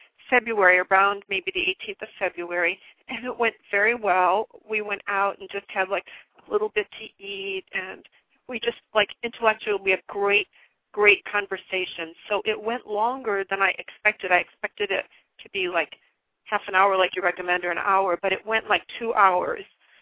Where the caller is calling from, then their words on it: New Jersey, United States; Hi, Nina. I'm calling from New Jersey.